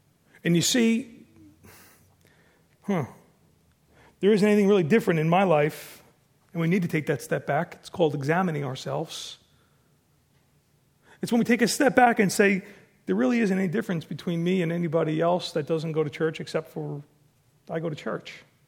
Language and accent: English; Farmingville, New York, United States; When I was young, I grew up on Waverly Avenue in Farmingville. It was a very busy street.